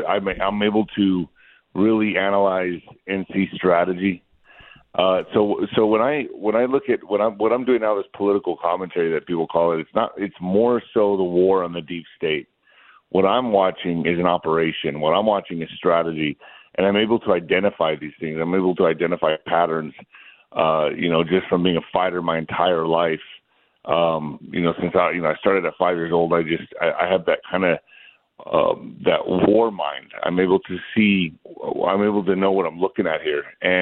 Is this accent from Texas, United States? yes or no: yes; El Paso, Texas, United States; So I was raised in El Paso, Texas. I still live here, so I've been both sides of the border